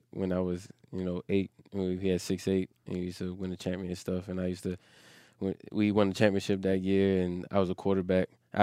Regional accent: Baltimore, Maryland, United States; Just growing up around Baltimore, and Baltimore don't have a lot of, didn't have a lot of guys, making it, professionally.

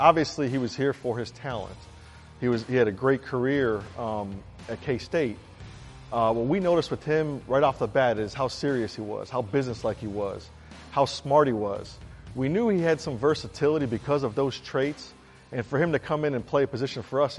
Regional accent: Chicago, Illinois, United States; to have the opportunity to come to Chicago was kind of a dream come true. Growing up on the South Side, like you said, a Bears fan.

